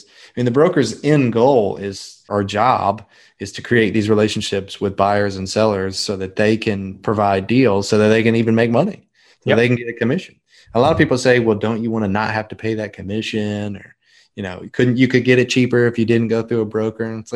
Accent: Memphis, Tennessee, United States; But I'm from Memphis, and that's where my family is.

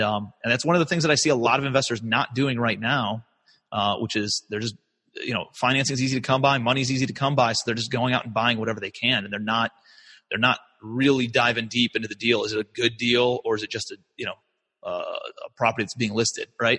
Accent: Cleveland, Ohio, United States; moved away as an adult; now in New York City, United States; And so I'm from Cleveland, Ohio originally. I moved out to New York City.

